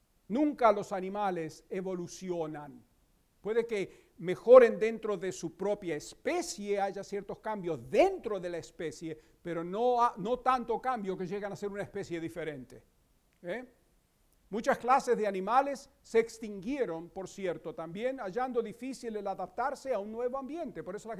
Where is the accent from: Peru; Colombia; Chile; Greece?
Greece; Chania, Crete; enfrente de la isla de Creta hay, en la bahía de Lacania, de donde yo soy